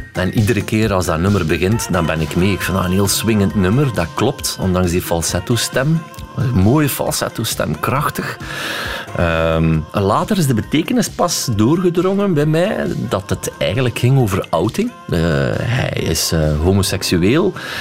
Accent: Stekene, East Flanders, Belgium; Stekenen. Ik ben afkomstig van Stekenen. Ze noemen dat messenvechters, vlakbij de grens van Nederland.

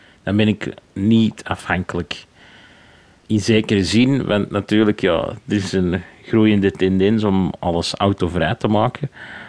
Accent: Antwerp, Belgium; Ik ben opgegroeid in Centrum Antwerpen. Daar wonen niet veel mensen eigenlijk, zeg maar.

